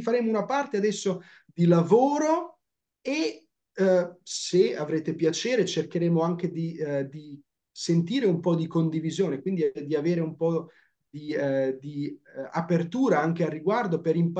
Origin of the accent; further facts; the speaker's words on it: Faenza, Emilia-Romagna, Italy; Io ho conosciuto famiglie dove sono cresciuto a Faenza